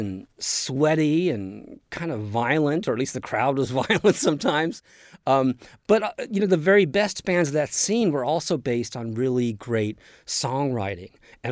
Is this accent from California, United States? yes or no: yes; Monterey Park, California, United States; But I grew up in East L.A., Monterey Park, actually.